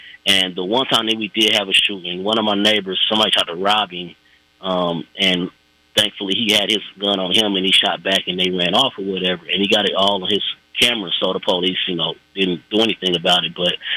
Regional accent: Kansas, United States; And I grew up in Wyandotte County off 5th and Quindaro, shootings every day.

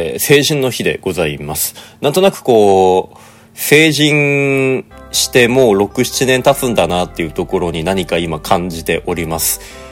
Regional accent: Sapporo, Hokkaido, Japan; まあ、僕の実家は札幌なんだけど

